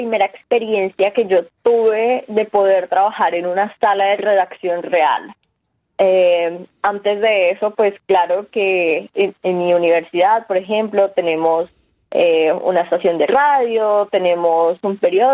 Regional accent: Bogotá, Colombia; Soy de Bogotá, Colombia.

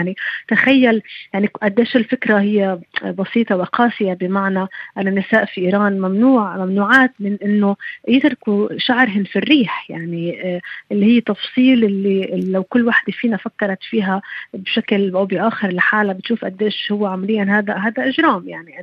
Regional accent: Palestine; وأنا شخصيا كفلسطينية

